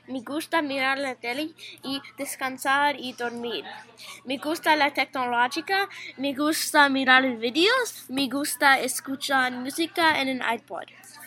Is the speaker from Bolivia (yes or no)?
no; Atlanta, Georgia, United States; Spanish is a second language; Yo soy de Atlanta